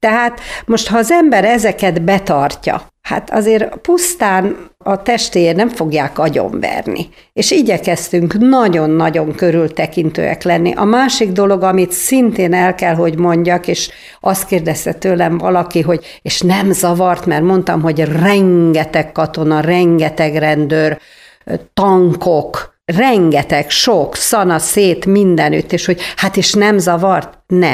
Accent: Hungary; én nem szenyóra vagyok, hanem egy magyar asszony. És aztán, mikor megtudták, hogy magyarok vagyunk

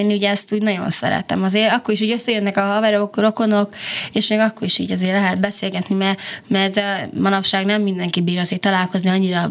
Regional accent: Kiskunmajsa, Bács-Kiskun, Hungary; Kiskunmajsára.

